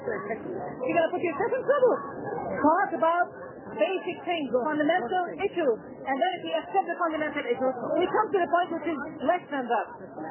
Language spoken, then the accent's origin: English; Lebanon; This Christian fellow, he's Lebanese. I'm from Lebanon. He's Lebanese.